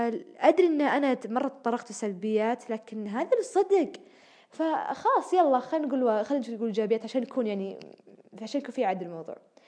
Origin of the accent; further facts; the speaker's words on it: Saudi Arabia; born there; انا مولوده في السعوديه وعايشه في حياتي كلها هناك